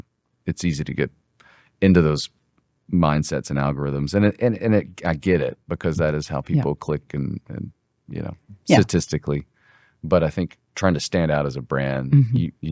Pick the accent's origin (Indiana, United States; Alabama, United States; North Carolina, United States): Alabama, United States; Birmingham; I'm from Birmingham, so I. Yeah.